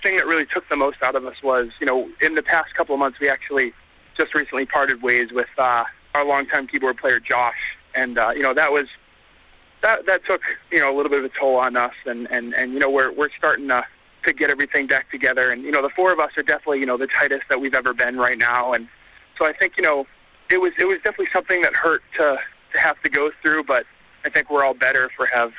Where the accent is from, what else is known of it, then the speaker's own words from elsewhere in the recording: Worcester, Massachusetts, United States; We're a band from Massachusetts, Worcester, Massachusetts to be exact. And, you know, we all grew up listening to hardcore music out of Boston